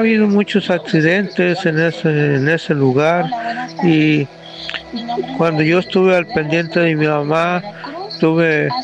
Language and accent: Spanish; Tempoal, Veracruz, Mexico; now in San Vicente Tancuayalab, Mexico; aquí de San Vicente, Tancuayalap, San Luis Potosí, el lugar donde radico yo. Yo soy de Tempoal, Veracruz, y yo nací en un rancho de Tempoal, Veracruz.